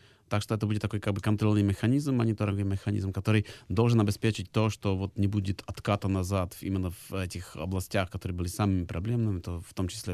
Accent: Prague, Czechia; я сам из Праги

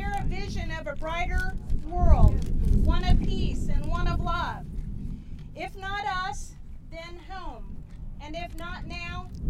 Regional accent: Springfield, Missouri, United States; I'm from Springfield, Missouri. I came up with a couple of friends today and we're happy to be here.

